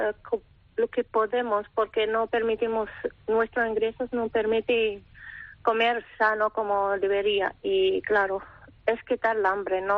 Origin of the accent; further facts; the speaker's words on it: Morocco; now in Spain; De Marruecos.